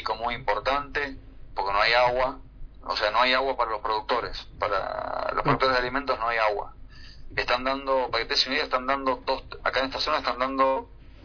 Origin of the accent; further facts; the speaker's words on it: Argentina; me está yendo como me está yendo el resto de los argentinos.